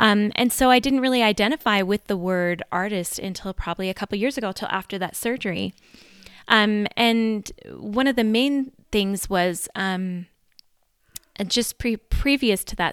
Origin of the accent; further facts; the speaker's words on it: New Brunswick, Canada; moved away as an adult; now in Utah, United States; But I'm originally from Canada, from New Brunswick, Canada, just a little bit northeast of Maine. And I moved to Utah in 1999 after I got married.